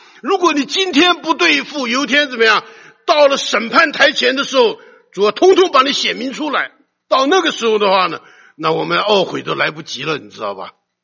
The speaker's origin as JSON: {"language": "Chinese", "region": "Taichung", "country": "Taiwan", "tie": "born or raised there", "also_born_or_lived": "Taipei", "said": "后来我家就从台中搬到台北"}